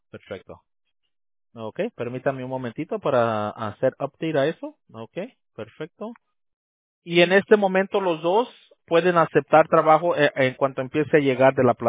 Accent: United States; born there; I was born here in the U.S. Yo soy nacido en los Estados Unidos, pero mis padres son mexicanos.

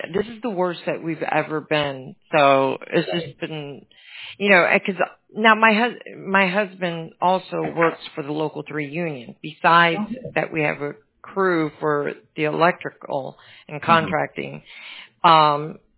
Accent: Georgia, United States; now in New York, United States; I've been here for 14 years. I'm originally from Georgia.

